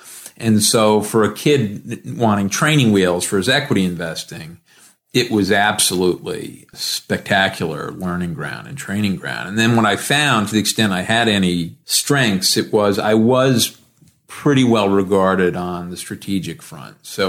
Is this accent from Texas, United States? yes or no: no; Rhode Island, United States; I grew up in Rhode Island, a small town kid. I'd barely had a passport in college